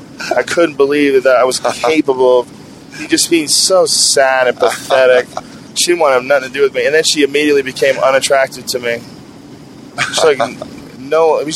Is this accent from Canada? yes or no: no; Boston, Massachusetts, United States; I grew up in Boston.